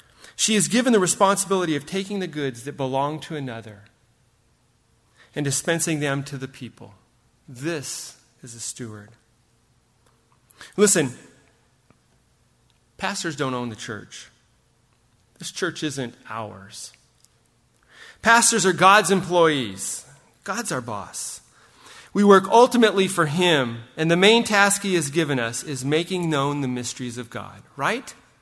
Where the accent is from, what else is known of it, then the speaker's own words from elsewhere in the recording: Rialto, California, United States; when I grew up in Rialto.